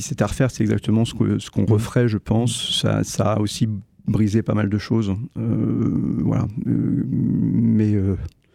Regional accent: Bouzonville, Grand Est, France; C'est ça, je suis de Bouzonville.

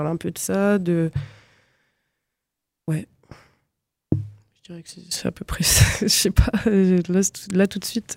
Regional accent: France; je rentre en France et je viens de la France. Enfin, je viens de France

